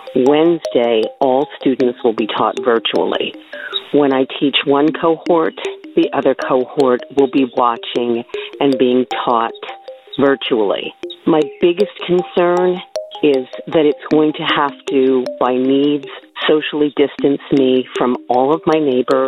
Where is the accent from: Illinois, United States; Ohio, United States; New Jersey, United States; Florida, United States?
New Jersey, United States; Bernardsville; I'm from Bernardsville, New Jersey, though I do not teach there.